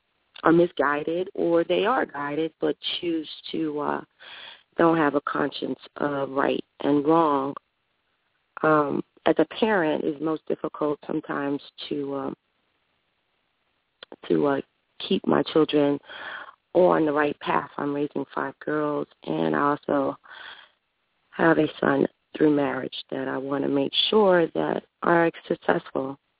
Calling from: Germantown, Maryland, United States; Yeah, so I'm calling from Germantown, Maryland.

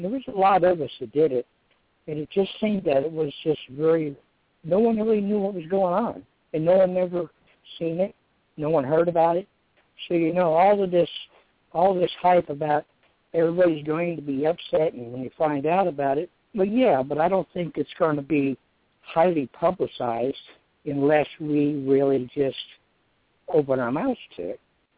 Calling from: Dallas, Texas, United States; Yeah, I'm from the Dallas area today

